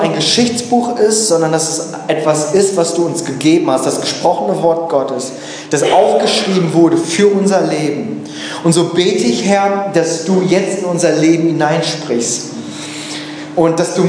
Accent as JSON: {"language": "German", "country": "Germany", "tie": "born or raised there", "said": "Wir sind aus Korea, ursprünglich aus Korea, aber in Deutschland geboren und aufgewachsen. Das erklärt es, warum wir so aussehen und warum ich so rede."}